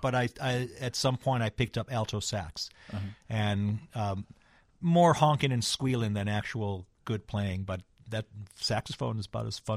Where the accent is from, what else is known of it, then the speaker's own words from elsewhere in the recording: Morton Grove, Illinois, United States; Yeah, I grew up in Morton Grove, went to high school in Maine East, where Hillary went, as did